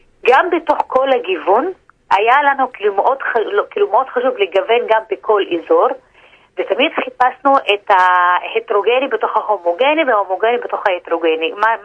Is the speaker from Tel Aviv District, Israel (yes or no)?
no; Haifa, Haifa District, Israel; אני חיפאית.